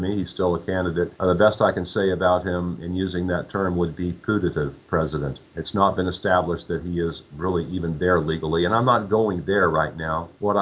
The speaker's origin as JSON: {"language": "English", "town": "Miami", "region": "Florida", "country": "United States", "tie": "born there", "said": "I was born here in the United States, in Miami, Florida."}